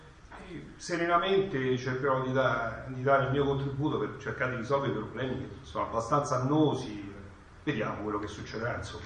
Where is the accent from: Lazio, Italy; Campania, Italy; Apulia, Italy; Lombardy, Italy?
Lazio, Italy; Latina; perché vengo da Latina, che è il capoluogo di provincia.